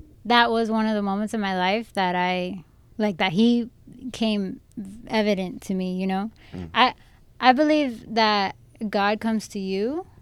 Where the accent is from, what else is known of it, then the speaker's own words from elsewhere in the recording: Lakeland, United States; Yeah. So I'm from Lakeland originally.